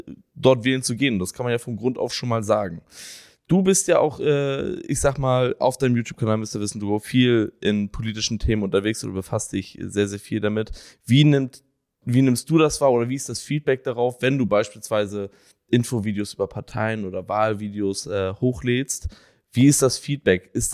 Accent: Schleswig-Holstein, Germany; aus meiner Heimat, aus Schleswig-Holstein

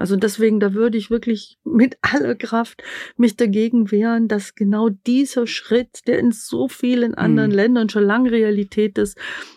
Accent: Augsburg, Bavaria, Germany; Ich komme aus Augsburg. Augsburg ist die drittgrößte Stadt in Bayern.

